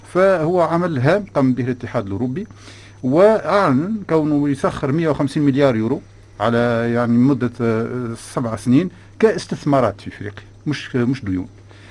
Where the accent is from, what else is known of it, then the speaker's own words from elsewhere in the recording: Tunisia; نحن من تونس